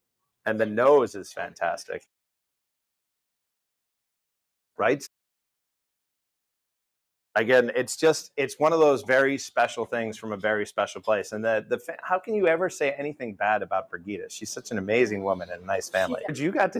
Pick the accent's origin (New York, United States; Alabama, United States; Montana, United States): New York, United States; I grew up in the Finger Lakes of New York, and that's where I kind of got my introduction into the world of wine.